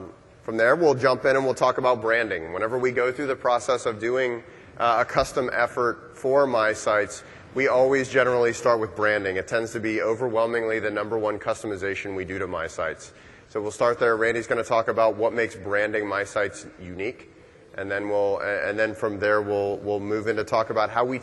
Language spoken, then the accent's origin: English; Orlando, Florida, United States; But I'm from Orlando, Florida in the United States, home of Walt Disney World.